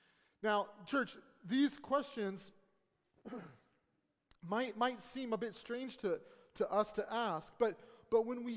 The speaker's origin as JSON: {"language": "English", "town": "Seattle", "region": "Washington", "country": "United States", "tie": "born or raised there", "said": "I remember the first time as a kid growing up in Seattle, downtown, and I was underneath the Space Needle, and I was looking up."}